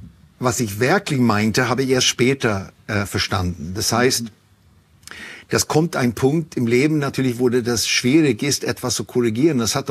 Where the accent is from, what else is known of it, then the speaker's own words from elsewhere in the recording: Sweden; dass ich als Schwede es ziemlich komisch finde in Deutschland, weil Deutschland schreit nach Vorbilder, aber lässt eigentlich keinen zu